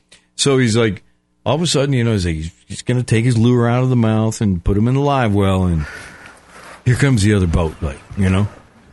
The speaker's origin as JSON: {"language": "English", "region": "Connecticut", "country": "United States", "tie": "born or raised there", "moved": "as an adult", "said": "It's because I grew up in Connecticut, but I moved down south in 89."}